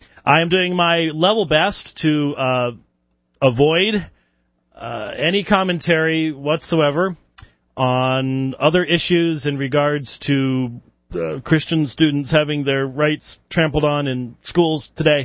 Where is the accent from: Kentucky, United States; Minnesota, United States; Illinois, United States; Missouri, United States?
Minnesota, United States; Robbinsdale; born there; Actually, I was born in Robbinsdale, which is a suburb of Minneapolis